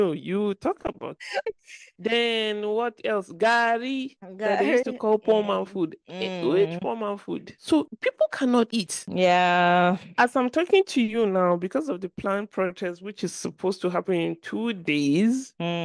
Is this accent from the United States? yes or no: no; Maiduguri, Borno, Nigeria; But other states like Maiduguri, my home state, it's 700 and stuff upwards.